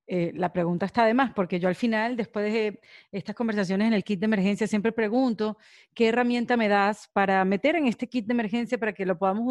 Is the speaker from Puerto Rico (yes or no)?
no; Venezuela; De Venezuela